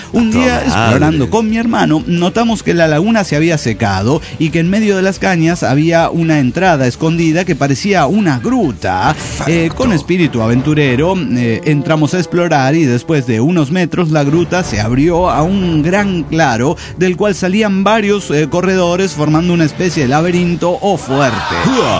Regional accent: Orizaba, Veracruz, Mexico; de Orizaba, Veracruz, México.

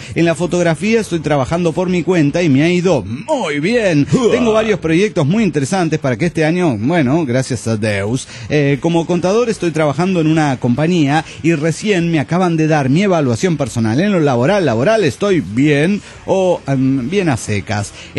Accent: Veracruz, Mexico; en mi pueblo natal, Veracruz, se prepara una bebida llamada Diquidoco.

